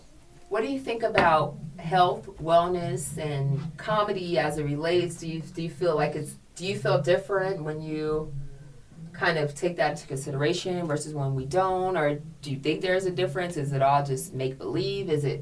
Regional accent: San Diego, California, United States; Like, because I grew up in San Diego.

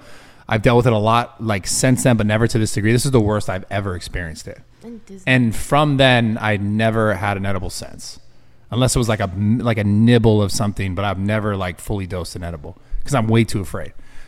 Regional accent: San Francisco, California, United States; I'm from the fucking opposite of Florida, which is San Francisco, California.

